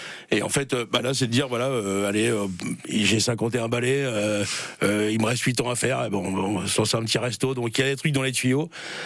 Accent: Tours, Centre-Val de Loire, France; Ouais, je suis un pur tourangeau, pur souche. Moi, je suis né à Tours, centre. Voilà, et j'ai grandi entre Saint-Cyr et Saint-Pierre, voilà.

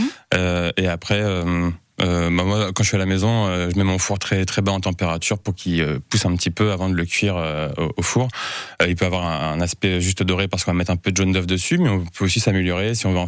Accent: Tours, Centre-Val de Loire, France; born there; Moi, je suis né à Tours et ma mamie était sur Lyon

